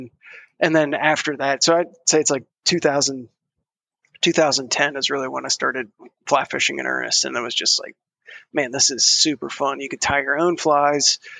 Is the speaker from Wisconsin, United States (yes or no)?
no; Pennsylvania, United States; we just grew up in like Western PA coal region.